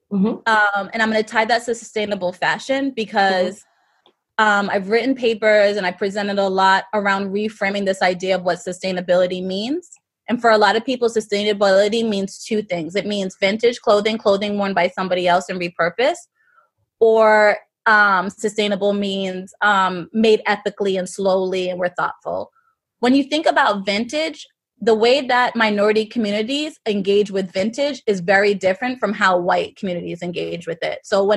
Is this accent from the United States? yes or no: no; Jamaica; Like, I'm Jamaican. That means that I wore my cousin's clothing.